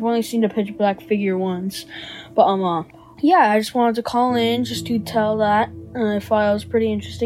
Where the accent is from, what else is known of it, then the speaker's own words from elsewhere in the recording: Canada; I'm from Canada